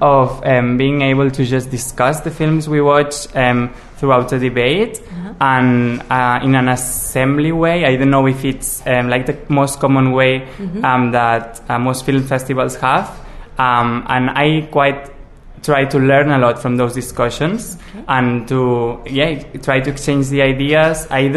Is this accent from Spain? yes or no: yes; Catalonia, Spain; I'm from Barcelona, well, from a village near Barcelona